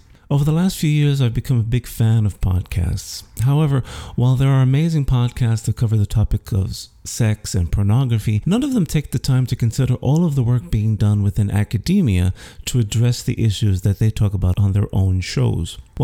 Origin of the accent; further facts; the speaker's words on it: New York City, New York, United States; I'm now back in my hometown of New York City finishing up my dissertation.